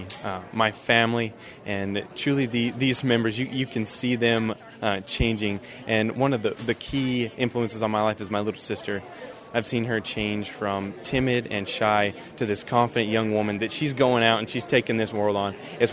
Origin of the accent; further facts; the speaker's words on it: New Mexico, United States; I served as a state officer twice in my home state of New Mexico